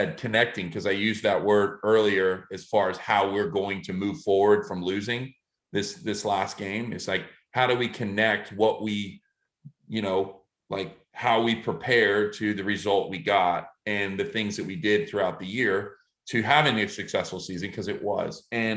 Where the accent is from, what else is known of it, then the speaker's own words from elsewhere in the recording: New York, United States; and I'm from New York. I've got an Irish Italian background.